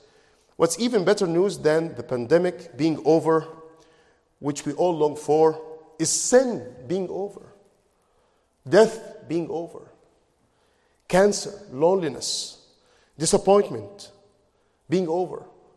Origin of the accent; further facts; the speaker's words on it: Egypt; You know, as I told you, I'm from Egypt.